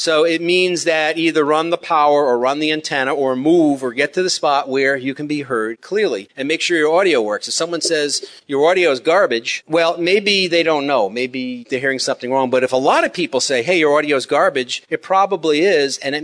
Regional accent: Cincinnati, Ohio, United States; I know I love to make fun of Midwestern accents. You know, I'm from Cincinnati and all.

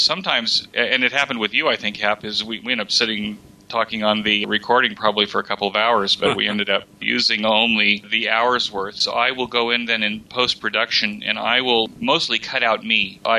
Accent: Los Angeles, California, United States; So when I grew up in Los Angeles, I was listening

